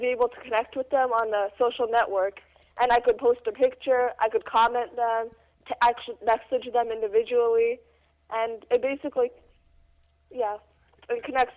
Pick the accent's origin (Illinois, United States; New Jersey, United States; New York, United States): New Jersey, United States; Oh, so I'm in eighth grade. I'm from New Jersey.